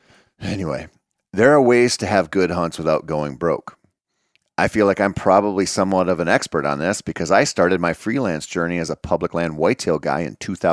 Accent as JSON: {"language": "English", "region": "Minnesota", "country": "United States", "tie": "born or raised there"}